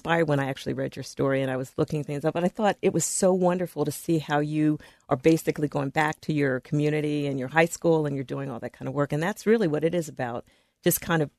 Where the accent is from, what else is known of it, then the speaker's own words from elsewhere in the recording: Philadelphia, Pennsylvania, United States; I grew up in, it was an unusual situation. My father and my parents were missionaries to this country from Jamaica